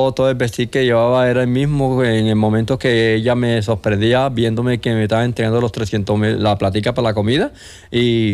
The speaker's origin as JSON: {"language": "Spanish", "town": "Magangué", "region": "Bolívar", "country": "Colombia", "said": "Vengo de Mangueo, Bolívar, vengo de la costa."}